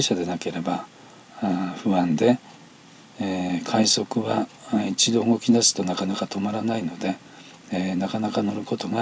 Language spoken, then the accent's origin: Japanese; Hokkaido, Japan; 私の実家は北海道でしたが、学生時代は休みにごとに帰省していました。